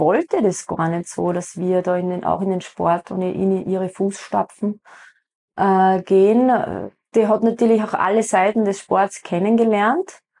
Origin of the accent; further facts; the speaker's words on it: Kapfenberg, Styria, Austria; ich bin ja eben vom Mürztalbruck geboren, bei Kapfenberg aufgewachsen in Baschlug.